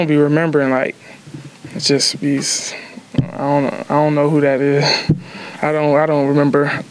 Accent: Tampa, Florida, United States; But I'm from Tampa.

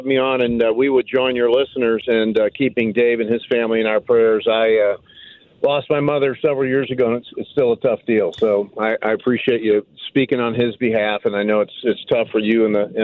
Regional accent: St. Louis, Missouri, United States; I'm from North St. Louis City in the Walnut Park and Baden area. I was raised by a single mother.

